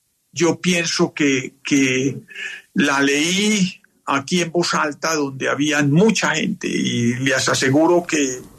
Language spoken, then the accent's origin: Spanish; Guamo, Tolima, Colombia; also born or lived in Bogotá; yo nací en Bogotá, soy más rolo que un troli, pero le cuento a Diego que el Tolima siempre lo he tenido en el corazón. Nosotros teníamos una finca en el Guamo, y yo me crié allá y aprendí mis cosas allá